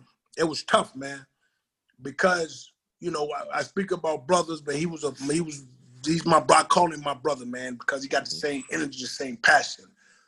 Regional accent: Charlotte, North Carolina, United States; And for me, man, like, growing up in West Charlotte, man, me and my brother always

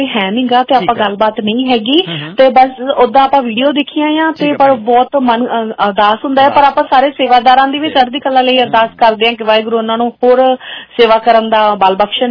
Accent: Moga, Punjab, India; ਅਸੀਂ ਮੋਗੇ ਤੋਂ ਹਾਂਜੀ

